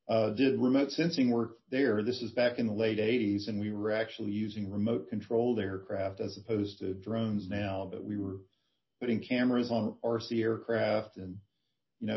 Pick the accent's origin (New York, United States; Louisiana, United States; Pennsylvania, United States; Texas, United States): Texas, United States; Houston; So I grew up in the city. I was not a farm kid. And we had relatives. I grew up in the Houston area.